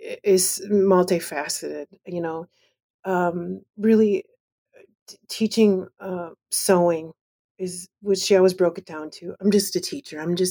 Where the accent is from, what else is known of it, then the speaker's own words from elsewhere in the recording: Columbus, Wisconsin, United States; My sisters and I grew up in Columbus, Wisconsin.